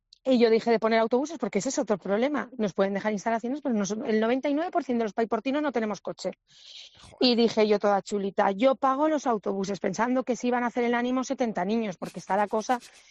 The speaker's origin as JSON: {"language": "Spanish", "country": "Spain", "said": "avergonzamos de decir que somos españoles"}